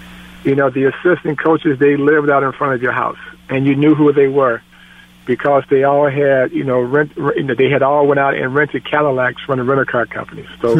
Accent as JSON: {"language": "English", "region": "Michigan", "country": "United States", "tie": "born or raised there", "said": "because a kid growing up in Michigan, you know, you always root for the Michigan Wolverines football team."}